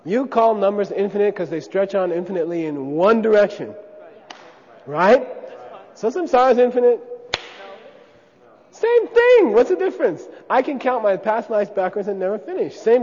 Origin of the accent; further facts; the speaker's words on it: United States; Come on, I grew up in America.